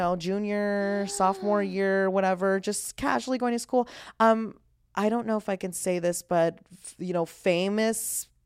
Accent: Las Vegas, Nevada, United States; I grew up in the fabulous Sin City of Las Vegas, Nevada.

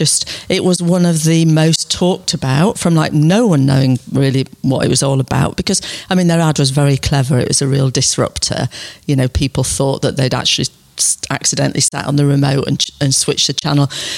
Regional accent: United Kingdom; I can say this as a Brit

